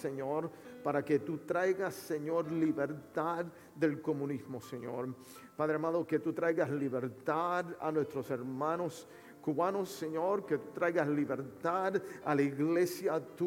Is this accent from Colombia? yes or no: no; Puerto Rico; also born or lived in Miami, United States; Yo soy natal de Puerto Rico y viví muchos años en la área de Miami.